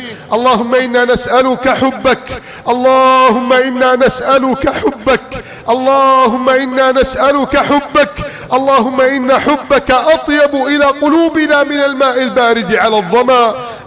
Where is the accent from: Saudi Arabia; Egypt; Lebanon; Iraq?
Egypt; واجعل بلدنا مصر أمنا أمانا سخاء رخاء